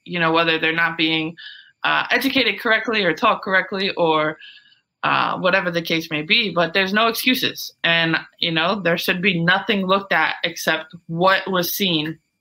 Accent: Syracuse, New York, United States; For me, I'm from Syracuse, so Rochester's 2 hours away.

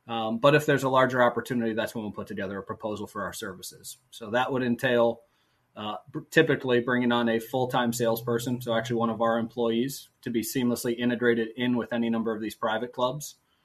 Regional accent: Michigan, United States; I'm from Michigan originally, Adam, so we'd always go up near Traverse City for 4th of July weekend and play some golf while we were up there.

